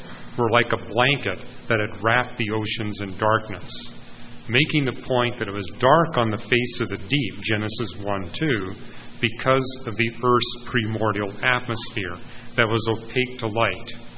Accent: Canada; I had to tell them I was from Canada

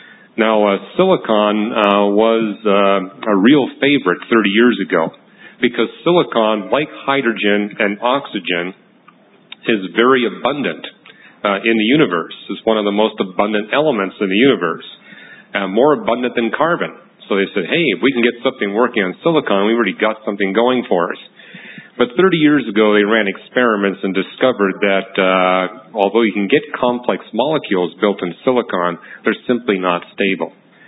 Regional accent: Canada; I was raised in Canada, but it's kind of like Japan.

